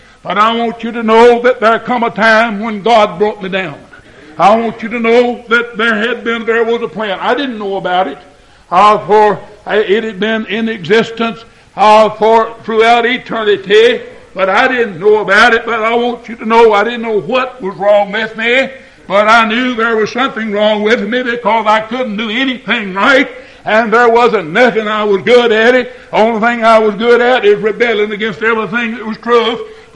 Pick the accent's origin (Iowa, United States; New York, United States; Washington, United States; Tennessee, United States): Tennessee, United States; born there; Folks, I was born in Montgomery County, Tennessee, on April the 24th, 1930.